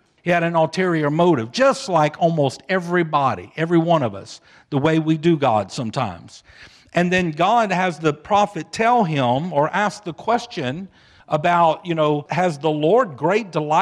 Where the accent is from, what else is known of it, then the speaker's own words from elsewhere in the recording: Louisiana, United States; Now, you know, we're from Louisiana.